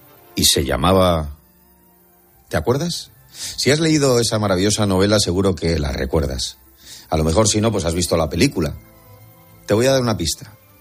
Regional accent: Bilbao, Basque Country, Spain; en mi tierra, en Bilbao, había duelos de espadas

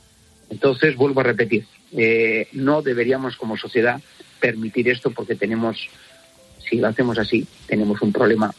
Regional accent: Pamplona, Navarre, Spain; es un honor como navarro como pamplonés

